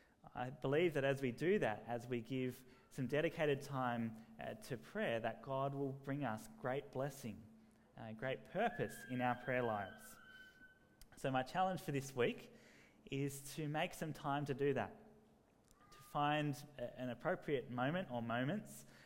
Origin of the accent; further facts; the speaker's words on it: Sydney, New South Wales, Australia; now in Graceville, Australia; In the house I grew up back in Sydney and now here in Graceville, I get to live near the train line. We're just a few streets that way up in Yonge Street.